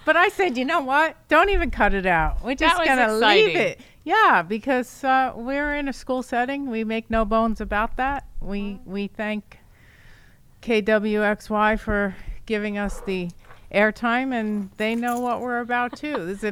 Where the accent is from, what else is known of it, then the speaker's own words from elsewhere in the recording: New York, United States; I come from New York, so it was on WMCA, and it was on like I think once a week.